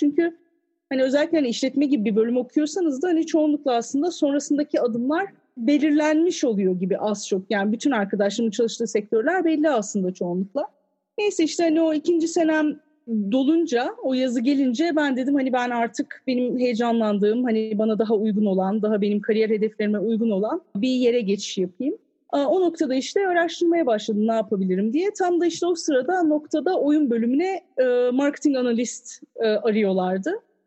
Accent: Ankara, Turkey; Şimdi ben doğma büyüme Ankaralıyım aslında. Hani 30 küsür sene Ankara'da yaşadıktan sonra

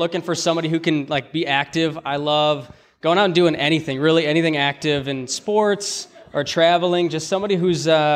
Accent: Chicago, Illinois, United States; found out we're both from Chicago and kind of been hanging out ever since.

